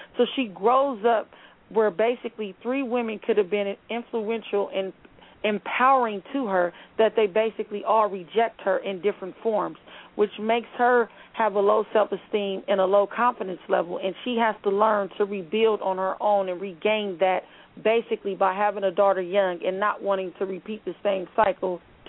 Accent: Pomona, California, United States; I was born in Upland, but, yes, I was raised in the Pomona area.

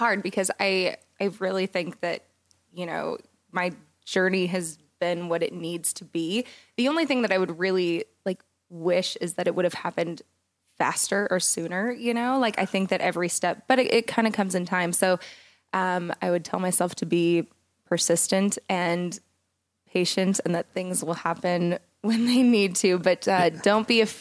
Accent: Seattle, Washington, United States; I'm a little addicted. I'm from Seattle. Leave me alone.

